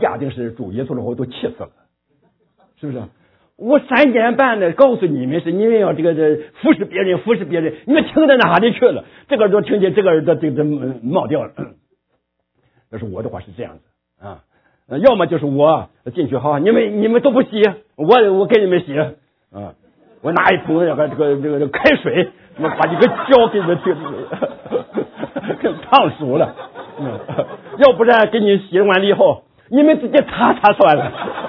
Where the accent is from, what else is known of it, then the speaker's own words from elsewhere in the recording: Shandong, China; 我们山东人真骂人的话，你们就听不懂的，只有我们才听得懂。